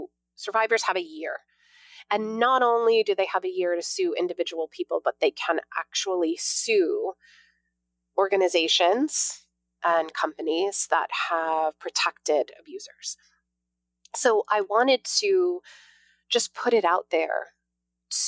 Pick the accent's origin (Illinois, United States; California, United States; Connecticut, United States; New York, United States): Connecticut, United States; Newtown; going through the Sandy Hook elementary school shooting in my hometown, where I first had to fall completely apart before I could start to be put back together again.